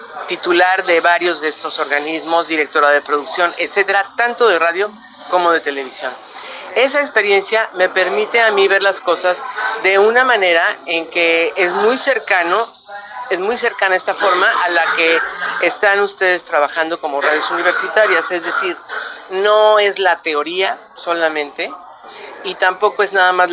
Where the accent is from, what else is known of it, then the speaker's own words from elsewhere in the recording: Mexico; soy mexicana y soy especialista en medios universitarios y públicos